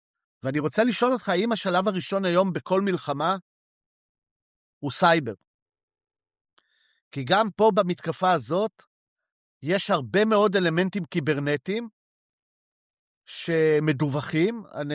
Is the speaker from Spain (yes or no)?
yes; Spain; אני מגיע מספרד